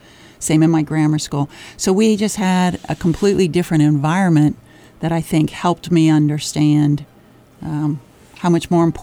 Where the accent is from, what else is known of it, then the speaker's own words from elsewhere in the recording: Ireland; Not going to be offensive since I'm Irish.